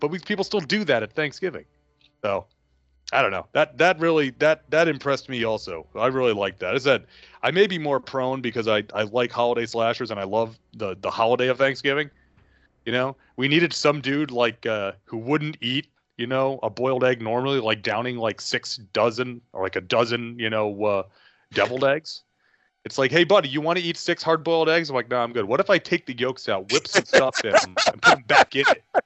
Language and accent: English; New York City, New York, United States; See, growing up in New York, you always, when they said the cheesecake boats, you got on your bikes and you just pedaled and pedaled.